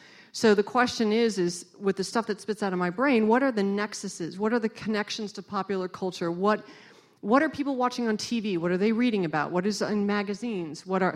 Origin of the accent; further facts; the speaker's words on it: Boston, Massachusetts, United States; moved away as an adult; looked at my husband and was like, I'm from Boston. I don't do this.